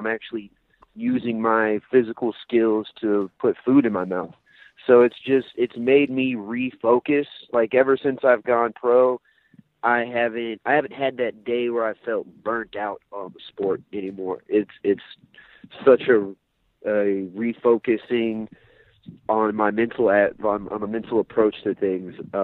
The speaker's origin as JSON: {"language": "English", "region": "Arkansas", "country": "United States", "said": "It's funny you bring that up because I'm actually from Arkansas. I started my fighting career in Arkansas."}